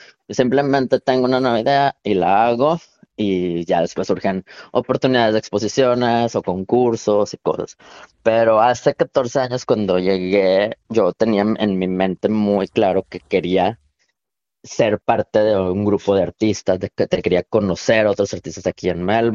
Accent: Mexico; ¿de dónde eres? Y ya yo le digo, de México

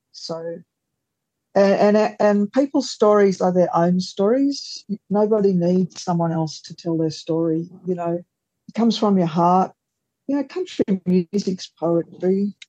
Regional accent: Sydney, New South Wales, Australia; now in Newcastle, Australia; I live in Mullumbimba, which is Newcastle. I'm from Sydney originally. My mob is Wiradjuri. I'm a mixed person. So I also come from a Chinese-Australian family, one of the oldest in the country, in fact, the oldest.

